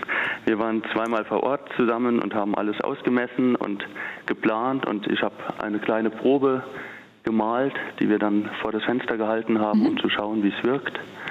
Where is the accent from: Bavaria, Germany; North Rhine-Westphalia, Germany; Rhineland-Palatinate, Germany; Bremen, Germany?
Rhineland-Palatinate, Germany; Bernkastel-Kues; Ich komme aus Bernkastel-Kues an der Mosel. Von dem her war es für mich auch eine schöne Sache, in der Heimat Kunst machen zu dürfen.